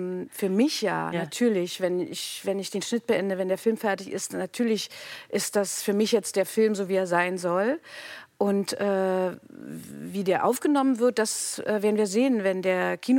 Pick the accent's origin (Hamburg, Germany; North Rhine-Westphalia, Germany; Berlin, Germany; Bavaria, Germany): Berlin, Germany; Und Osten, ich komme aus dem Osten, natürlich aus Berlin. Das ist meine Heimat, das ist meine Herkunft.